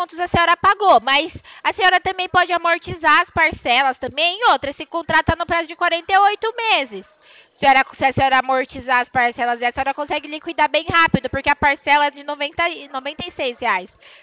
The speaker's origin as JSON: {"language": "Portuguese", "region": "São Paulo", "country": "Brazil", "said": "Eu sou de São Paulo."}